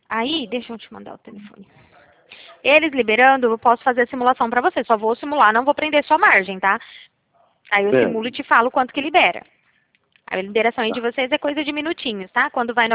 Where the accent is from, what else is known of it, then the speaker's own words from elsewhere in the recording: Araçatuba, São Paulo, Brazil; eu sou de Araçatuba, trabalho na central de Araçatuba.